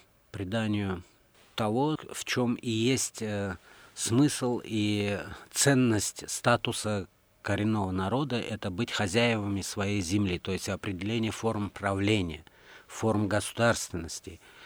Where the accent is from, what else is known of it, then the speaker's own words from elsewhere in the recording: Samarkand, Samarqand Region, Uzbekistan; Я родился и вырос в Самарканде, Узбекистан.